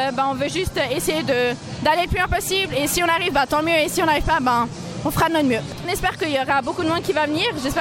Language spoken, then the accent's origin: French; Valais, Switzerland; Oui, je suis valaisanne, oui, exactement. Une valaisanne dans le canton de Vaud, qui l'aurait cru.